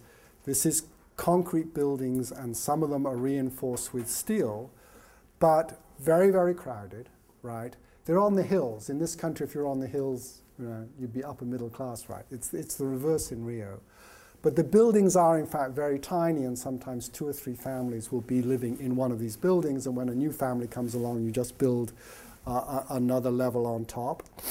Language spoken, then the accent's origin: English; England, United Kingdom; accent: English; you can tell my accent is English, right?